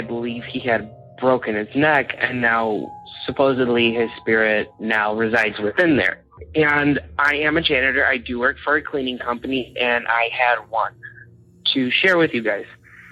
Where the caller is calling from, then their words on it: Illinois, United States; I'm calling from Illinois.